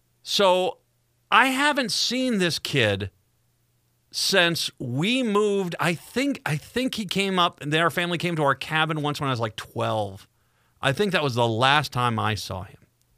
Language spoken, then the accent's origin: English; Rhode Island, United States; also born or lived in Minnesota; now in ?; when I was born in Minnesota at a young age, I moved to Rhode Island, and I lived out in Rhode Island for a long time